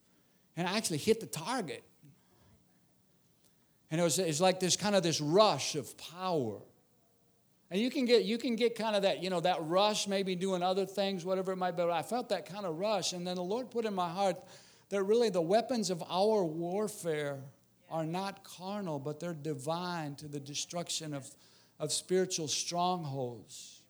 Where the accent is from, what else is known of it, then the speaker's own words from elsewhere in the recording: Minnesota, United States; also born or lived in Costa Rica; I'm originally from Minnesota. Sometimes I lived in Costa Rica for 12 years. My wife is from Honduras, and I preach a lot in Spanish, and sometimes it just comes out in Spanish.